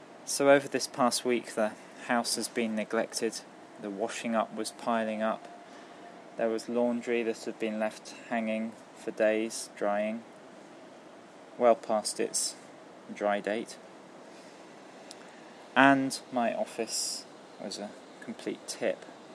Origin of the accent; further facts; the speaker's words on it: West Midlands, United Kingdom; set in Herefordshire, my hometown.